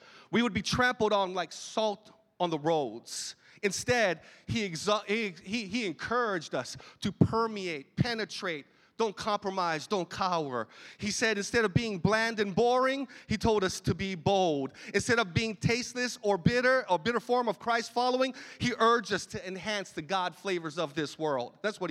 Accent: Hawaii, United States; I don't know if you grew up like I grew up in Hawaii. I'm part Filipino, part Italian.

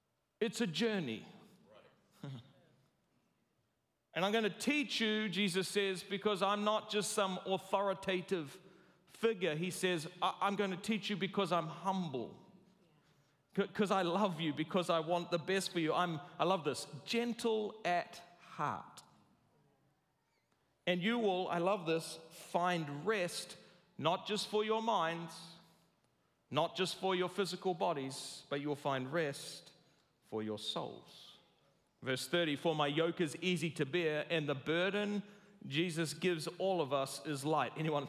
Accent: New Zealand; but I'm a New Zealander and we're humble, so I'll just say, winners are grinners, baby.

